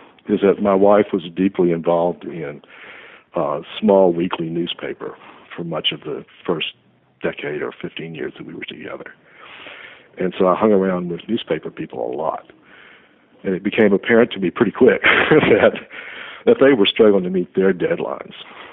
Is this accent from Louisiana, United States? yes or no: yes; Louisiana, United States; because there is such a long and deep otherness, sort of, about being a Cajun. People are conscious of that, and they're willing to walk away from solutions that others might not, just because we're different down here